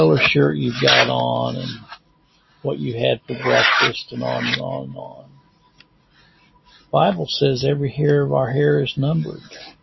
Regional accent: Overland Park, Kansas, United States; also born or lived in Independence, Missouri / Northwest Missouri; I lived for a while and I was raised in Overland Park, Kansas. I lived in Independence, Missouri for 8 years. I lived in Northwest Missouri for 16 years. And I've lived down here in Pineville now going on 8 years.

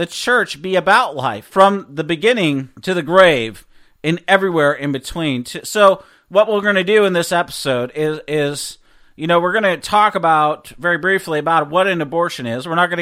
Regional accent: Seattle, Washington, United States; I grew up in Seattle, which is strongly pro-choice.

